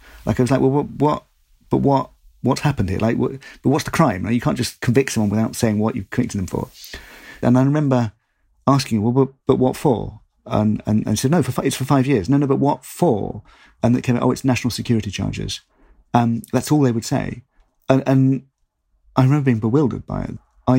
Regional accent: United Kingdom; And probably being British rather than being Iranian British, I was just struck by how crazy the whole thing was.

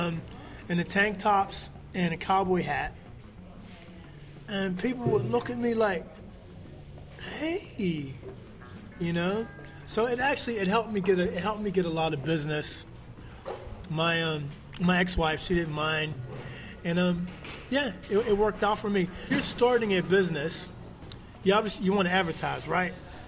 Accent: Pittsburgh, Pennsylvania, United States; I'm 60 years old. I'm from Pittsburgh, Pennsylvania. All the guys that I grew up with are dead or in prison.

